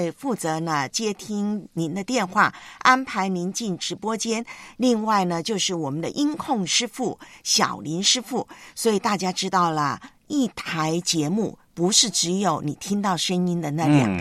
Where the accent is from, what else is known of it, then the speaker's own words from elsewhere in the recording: northern Taiwan, Taiwan; now in Hong Kong; 我看了一下我老家的新闻，台湾听说我老家北台湾星期天开始会降温降到0度。